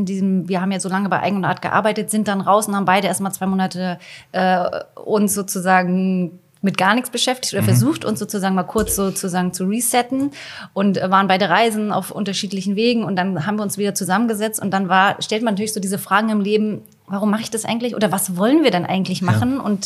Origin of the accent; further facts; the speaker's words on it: Stralsund, Mecklenburg-Vorpommern, Germany; Wir kommen beide von der Ostsee quasi. Ja. Ich aus dem Osten, ich komme aus Stralsund und Johanna aus Plön.